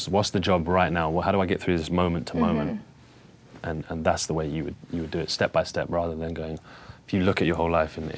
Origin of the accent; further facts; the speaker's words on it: Pakistan; There was something very sweet, you know, just in terms of sort of my Asian heritage. I'm from Pakistan